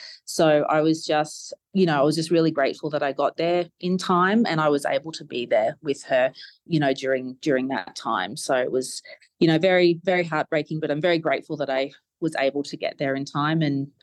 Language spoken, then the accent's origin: English; Brisbane, Queensland, Australia; now in Halifax, Canada; So I'm in Canada at the moment, in Halifax, but I'm originally from Brisbane, Australia.